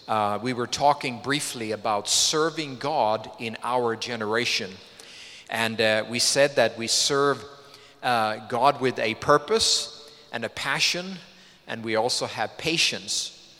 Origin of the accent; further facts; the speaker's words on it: Sweden; As you heard, I'm from Sweden, and people always ask me, don't you want cold weather?